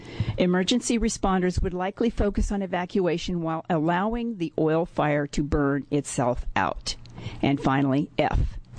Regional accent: Eugene, Oregon, United States; I'm here from Eugene, Oregon.

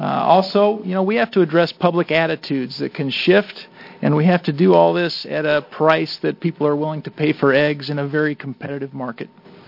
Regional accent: Molalla, Oregon, United States; I am from Molalla, Oregon.

